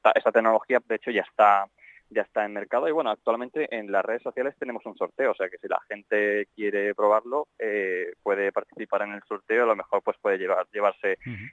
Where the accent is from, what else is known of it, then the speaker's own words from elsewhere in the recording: Spain; somos los únicos españoles